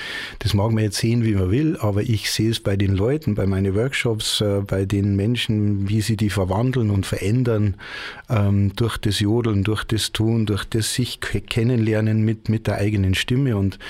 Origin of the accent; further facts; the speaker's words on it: Bavaria, Germany; was halt so traditionell bei uns in Bayern ist. Und ich bin dann mit 7 Jahren, habe ich den Königsjodler schon sehr gut gekonnt